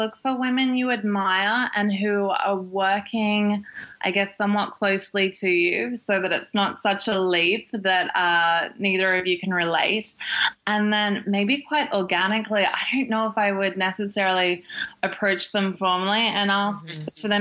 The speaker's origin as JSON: {"language": "English", "country": "Australia", "said": "I'm from Australia, so it's, you know, obviously still quite well connected"}